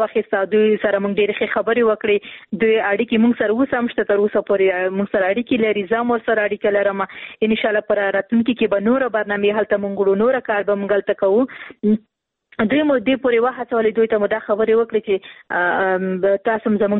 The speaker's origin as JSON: {"language": "Pashto", "region": "Khost", "country": "Afghanistan", "said": "زه هم د خوست یم"}